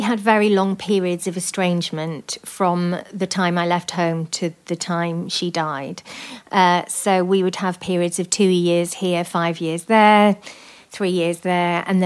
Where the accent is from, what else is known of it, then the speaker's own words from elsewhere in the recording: Wales, United Kingdom; now in London, United Kingdom; I'm from South Wales, and I moved to London